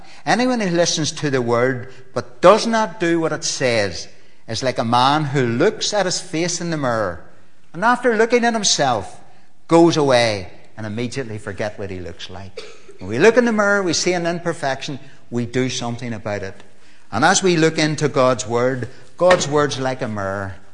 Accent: Belfast, Northern Ireland, United Kingdom; See, I'm from Belfast. I wouldn't know that.

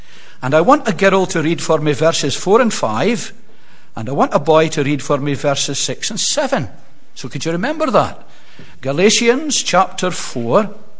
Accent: Scotland, United Kingdom; Now, being a Scot

